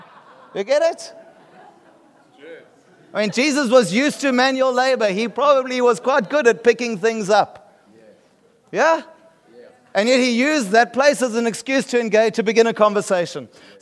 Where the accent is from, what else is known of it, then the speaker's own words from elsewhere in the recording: South Africa; I'm from South Africa, and this guy's from there, and that guy's from there, and we're here for a church conference.